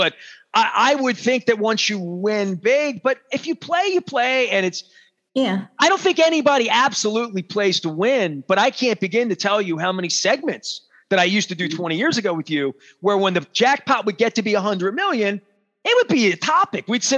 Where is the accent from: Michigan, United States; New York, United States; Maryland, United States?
Maryland, United States; Dundalk; I can't dream that big. You know what I mean? I'm from Dundalk.